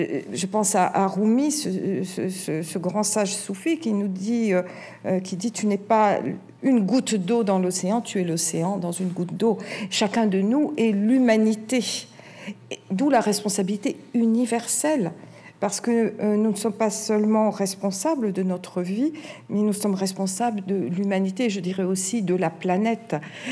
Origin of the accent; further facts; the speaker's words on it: France; en tant que Français